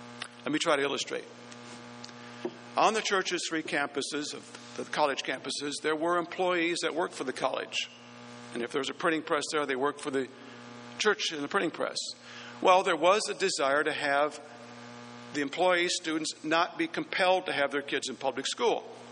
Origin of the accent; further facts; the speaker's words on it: Minnesota, United States; When I was in school growing up in Minnesota, I had that happen on one occasion.